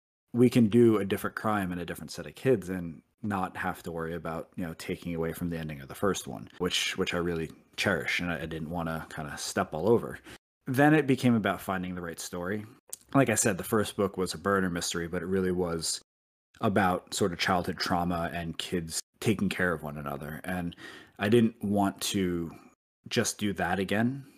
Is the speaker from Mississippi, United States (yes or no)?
no; New Jersey, United States; I grew up on the East Coast and my wife grew up on the West Coast in San Francisco. Where I grew up, it was in New Jersey, and you could look across our bay and see lower Manhattan